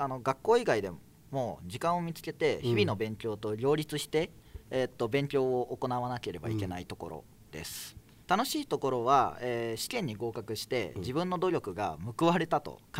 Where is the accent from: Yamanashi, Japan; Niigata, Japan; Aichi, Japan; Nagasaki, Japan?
Yamanashi, Japan; 将来は地元山梨の製造業の発展に貢献できるように尽力していきたいです。